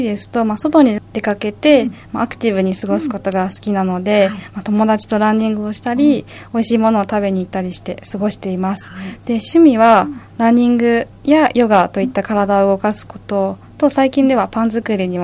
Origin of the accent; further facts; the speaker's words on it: Fujisawa, Kanagawa, Japan; 生まれ育った町で働かせてもらっている